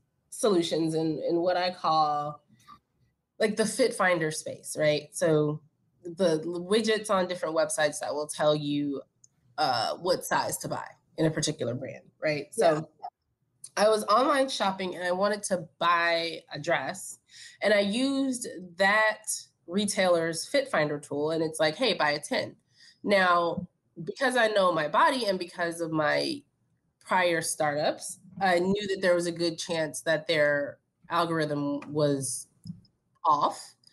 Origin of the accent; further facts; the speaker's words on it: Kansas City, Missouri, United States; So I born and raised in Kansas City. I went to undergrad at Mizzou, went to UMKC for grad school in their entrepreneurial program.